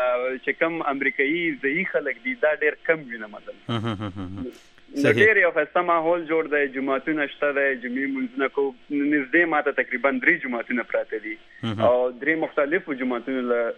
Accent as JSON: {"language": "Pashto", "country": "Afghanistan", "lives_now": "United States", "said": "زه اول افغان یم او بیا مطلب زه دلته ډیزل راغلی یم"}